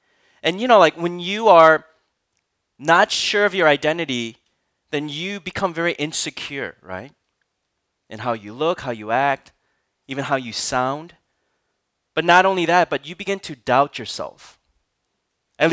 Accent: Minnesota, United States; I grew up in Minnesota and I always tease my friends to let them know that Minnesota is, you know, the football team is, it's called the Vikings.

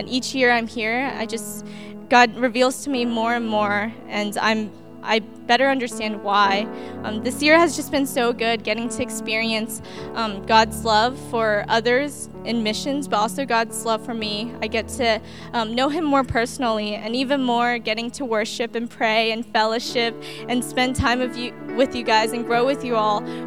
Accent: Texas, United States; I was raised in Texas in a one-parent household for as long as I can remember.

